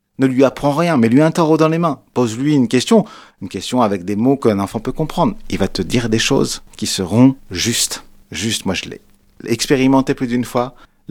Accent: France; puisque moi j'ai grandi en France

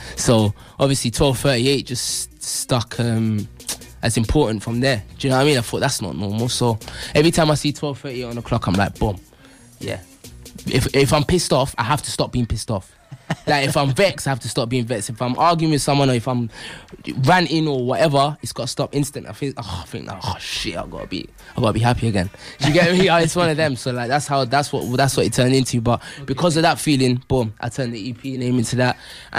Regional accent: London, United Kingdom; And I'm still technically from London, but I'm an up north MC.

